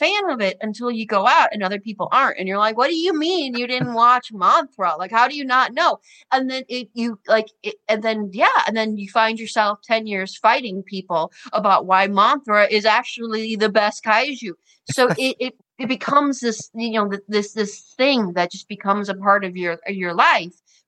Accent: Chicago, Illinois, United States; I'm from Chicago, so I grew up as a Svengoolie fan

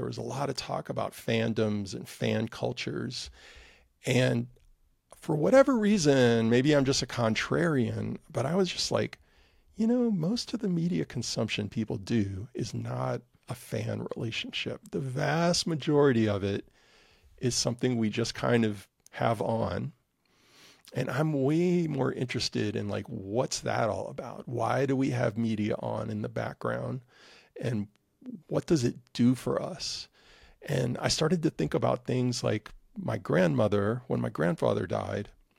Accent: New Orleans, Louisiana, United States; I would say I was blessed to be born and raised in New Orleans, which is a very, very sound-rich, you know, culture.

